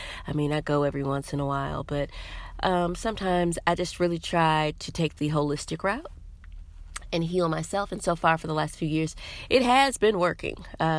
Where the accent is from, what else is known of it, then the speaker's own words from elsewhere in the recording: Wisconsin, United States; also born or lived in Tennessee; I grew up with my mother's mother after my parents got divorced in 88. We moved from Tennessee to Wisconsin, and my mother's parents, we lived with them for about 2 years